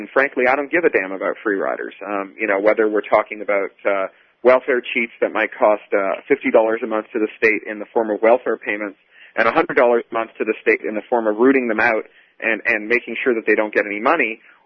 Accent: Canada; now in United States; I hail from Canada, and one of the things that continually frustrates me about living in the States

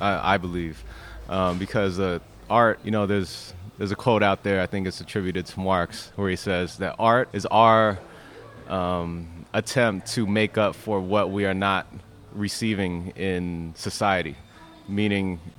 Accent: Bremerton, Washington, United States; also born or lived in Long Beach / San Diego / Hawaii; I was born in Long Beach, lived in San Diego, lived in 3 different places in Hawaii, settled in Bremerton, and then I graduated from high school there, moved to Seattle.

